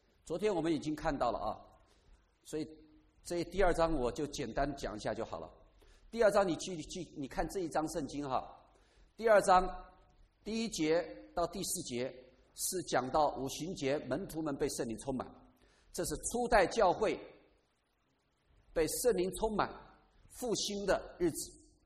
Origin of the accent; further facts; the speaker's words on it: Taiwan; 虽然我从台湾来的哈